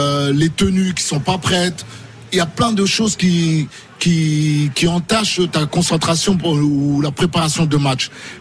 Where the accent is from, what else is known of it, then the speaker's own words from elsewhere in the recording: Senegal; Je vais parler plus du Sénégal parce que je suis sénégalais.